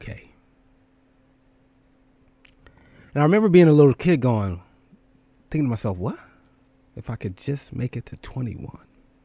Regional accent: Philadelphia, Pennsylvania, United States; I remember being a little kid growing up in Philly. And shout out to my parents

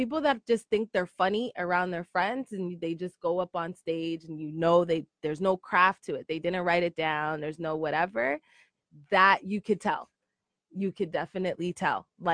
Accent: Canada; I'm Canadian black, which is just a different type of black person.

